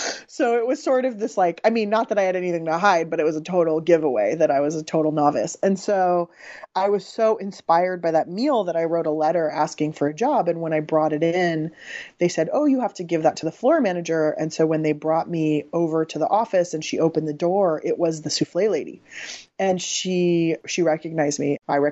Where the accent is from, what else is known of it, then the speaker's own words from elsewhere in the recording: San Diego, California, United States; I grew up in San Diego, which was at the time a very, very segregated place.